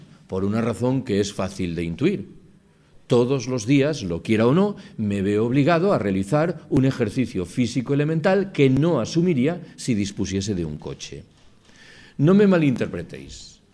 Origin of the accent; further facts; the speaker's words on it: Galicia, Spain; Yo soy gallego.